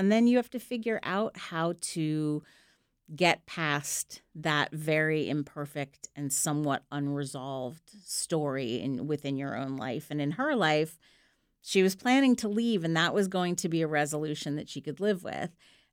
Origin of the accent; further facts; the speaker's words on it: Pennsylvania, United States; I grew up outside Philadelphia, and I watched the Phillies.